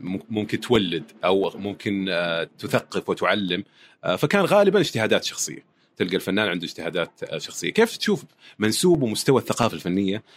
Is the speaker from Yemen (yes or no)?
no; Saudi Arabia; مثل هذا الاحتفال اللي قاعد يصير عندنا في السعودية